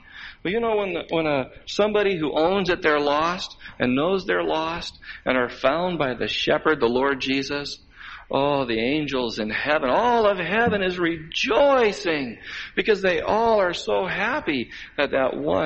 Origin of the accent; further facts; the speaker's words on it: Tacoma, Washington, United States; Well, you know, one time I used to be a salesman in Tacoma, Washington. That's where I'm from. I'm from Tacoma, Washington.